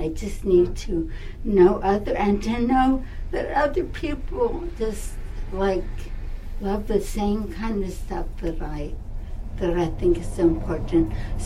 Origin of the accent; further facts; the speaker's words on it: Philadelphia, Pennsylvania, United States; and I'm from Philly, and I have a family of 10 brothers and sisters.